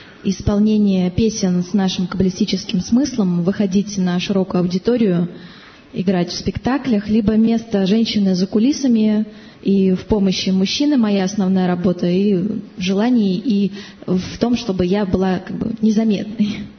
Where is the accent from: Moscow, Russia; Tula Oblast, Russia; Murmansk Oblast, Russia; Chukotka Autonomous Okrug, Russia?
Moscow, Russia; я из Москвы.